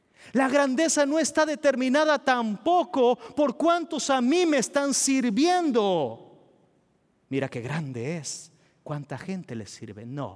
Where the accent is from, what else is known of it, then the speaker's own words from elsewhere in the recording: El Salvador; Nosotros ahorita en mi país, El Salvador, tenemos un presidente nuevo